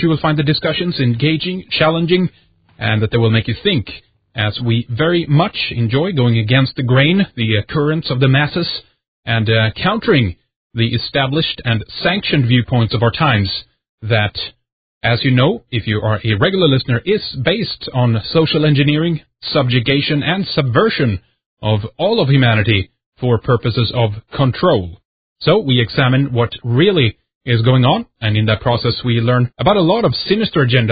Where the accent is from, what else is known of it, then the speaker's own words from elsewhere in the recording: Sweden; from Sweden, Scandinavia.